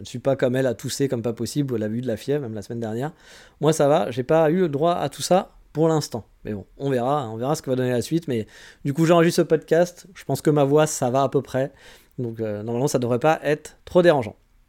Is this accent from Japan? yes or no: no; France